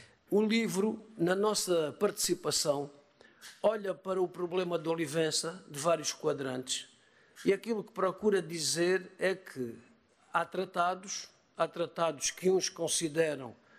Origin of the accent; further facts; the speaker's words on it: Angola; Eu tenho 2 nacionalidades, sou angolano e sou português